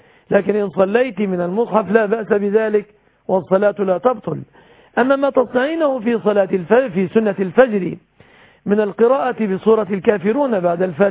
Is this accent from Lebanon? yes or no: no; Egypt; بلادنا مصر